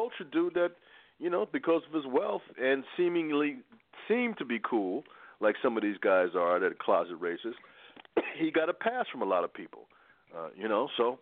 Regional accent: Newark, New Jersey, United States; when I moved to the suburbs from Newark

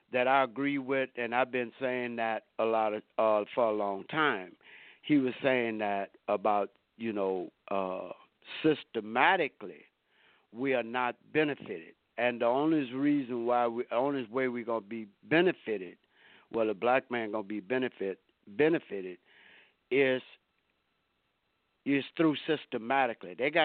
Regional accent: Lake Charles, Louisiana, United States; I know one guy up there in my hometown. I was raised in a little town called Lake Charles, Louisiana.

